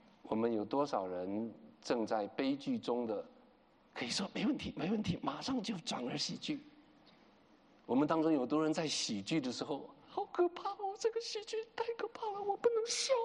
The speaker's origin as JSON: {"language": "Chinese", "country": "China", "said": "我们中国人说塞翁失马，焉知非福"}